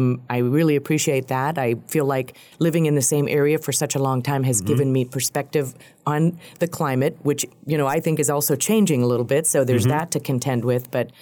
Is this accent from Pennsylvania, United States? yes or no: yes; Erie, Pennsylvania, United States; I am from Erie, and Erie is a wonderful place also. I love my hometown.